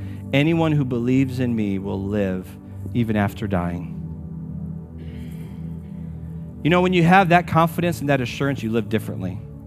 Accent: Michigan, United States; moved away as an adult; also born or lived in Middle East; I'm a transplant to this area. I was born and raised in Michigan. We lived overseas for almost a decade in the Middle East, and I was in the military, so I traveled around a lot.

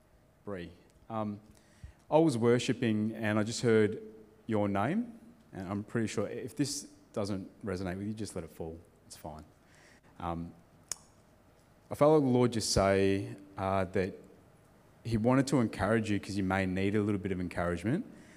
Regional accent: Fiji; born there; I was born in Fiji

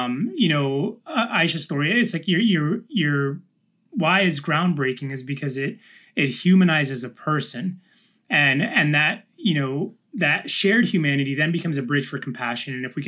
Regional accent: Daytona Beach, Florida, United States; also born or lived in New York / Jacksonville; I grew up in Daytona Beach, where I was born in New York, moved to Daytona Beach in middle school, high school. And then lived in college, lived in Jacksonville, Florida, which is also like another beach city.

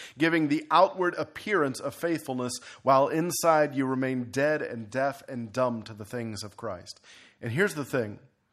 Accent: Houston, Texas, United States; because I'm Texan to the bone. I'm Houstonian, for that matter. We don't do snow.

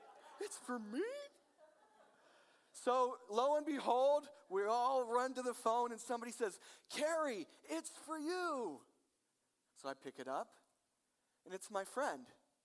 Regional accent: Iowa, United States; So I was born and raised in Iowa. A little known fact about Iowa is that there are more pigs in Iowa than people.

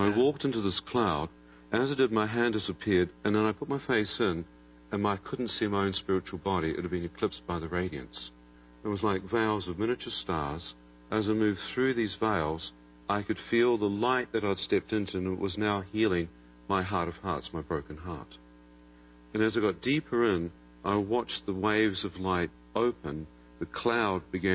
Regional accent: New Zealand; I come from New Zealand, like Lord of the Rings country

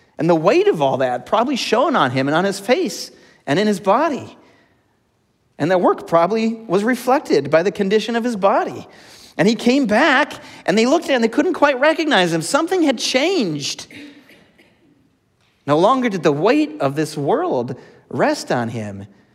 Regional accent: Blaine, Minnesota, United States; Growing up in Blaine and living in Blaine most of my life

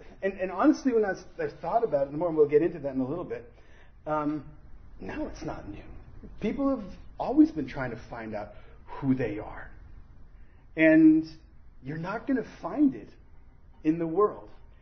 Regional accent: Germany; also born or lived in Austria; I grew up in Germany and Austria as a child, so I could speak a little bit of German from the times that we were there

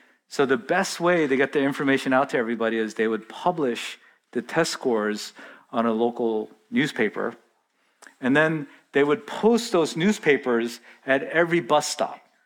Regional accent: South Korea; when I grew up in Korea, they published your test scores in the newspaper.

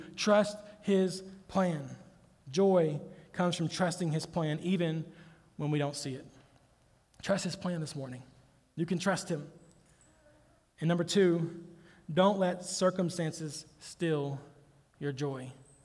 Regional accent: Mississippi, United States; Listen, I'm from Mississippi. I didn't even know what Phoenix was until I was in college.

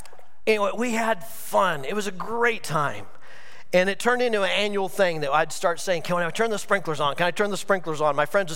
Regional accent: Greeley, Colorado, United States; I grew up in Greeley, and that's a big part of what my indoctrination was in Bronco country.

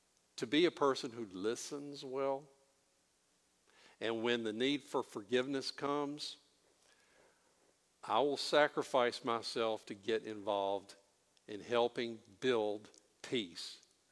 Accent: New Orleans, Louisiana, United States; I'm from New Orleans. I wanted to do that occupation. Tulane was recruiting kids like me in the New Orleans high schools.

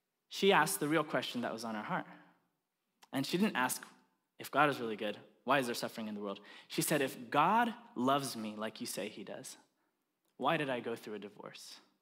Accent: Japan; I grew up in Japan as a missionary kid and pastor's kid

